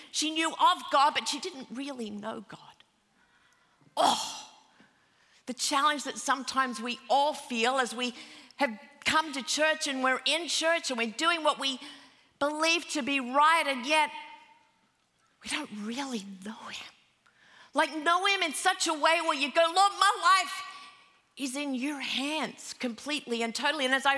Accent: Sydney, New South Wales, Australia; when I was a little girl growing up in Sydney, Australia

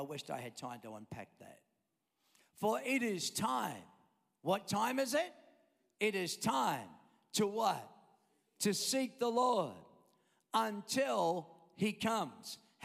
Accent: Australia; we grew up in Australia, and Australians just don't

